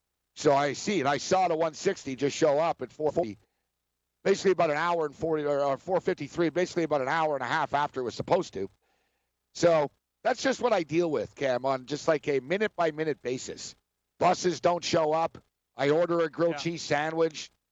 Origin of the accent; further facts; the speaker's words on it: Montreal, Quebec, Canada; I'm from Montreal, man.